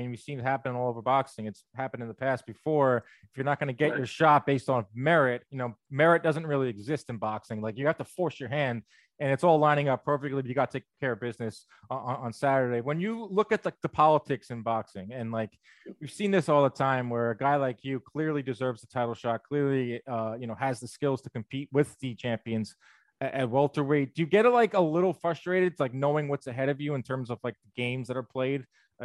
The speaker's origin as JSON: {"language": "English", "town": "New York City", "region": "New York", "country": "United States", "said": "It's perfect for the Northeast too. I'm from New York City."}